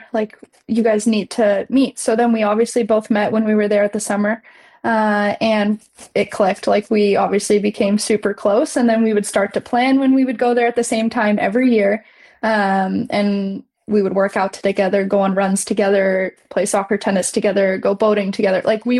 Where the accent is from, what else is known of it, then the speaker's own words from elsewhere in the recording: California, United States; So I was born in California. I went to school there, raised in California.